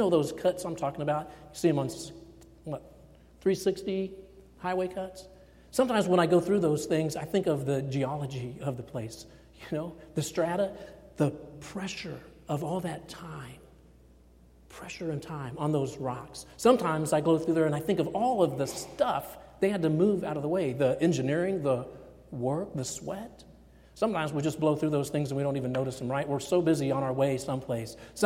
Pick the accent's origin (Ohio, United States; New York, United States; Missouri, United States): Missouri, United States; Kansas City; When we go back to Kansas City, my hometown where I grew up, we always run out of time before I'm ready to come back.